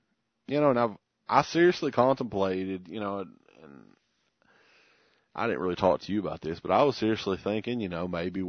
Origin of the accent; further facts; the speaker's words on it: Ireland; I'm an Irishman.